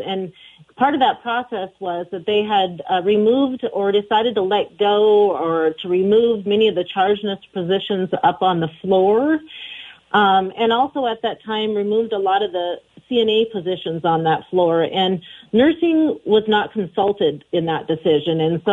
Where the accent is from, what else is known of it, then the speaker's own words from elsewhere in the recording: Montana, United States; I grew up in Montana. I grew up in a little town over on the east side of the mountains.